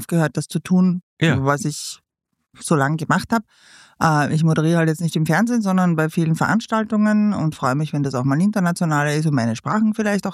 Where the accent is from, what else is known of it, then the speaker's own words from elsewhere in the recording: Vienna, Austria; born there; Und ich bin in Wien geboren